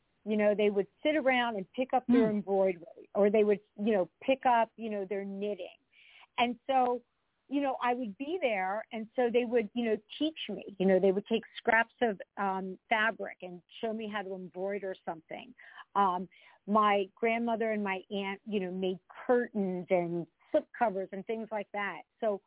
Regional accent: Pennsylvania, United States; I grew up outside of Philadelphia. They also grew up outside of Philadelphia.

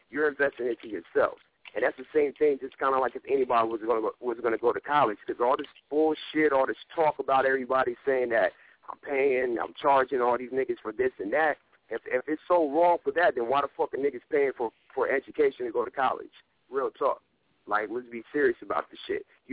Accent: California, United States; Now, I'm from Cali. I'm a young kid. I'm only 24

